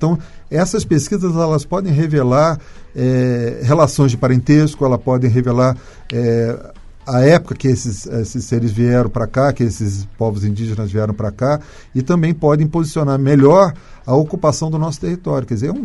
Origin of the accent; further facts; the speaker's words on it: Rio de Janeiro, Brazil; eu sou do Rio de Janeiro, meus pais me levavam no Museu Nacional